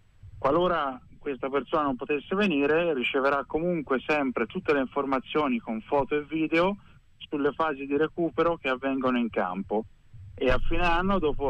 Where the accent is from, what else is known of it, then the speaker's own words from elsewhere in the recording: Pistoia, Tuscany, Italy; ho 30 anni, sono di Pistoia